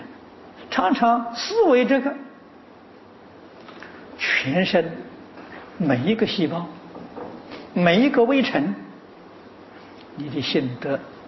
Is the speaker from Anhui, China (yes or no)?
yes; Anhui, China; 我记得我小时候，啊，我是安徽人，我们安徽省这一个省，听说只有一部半大藏经，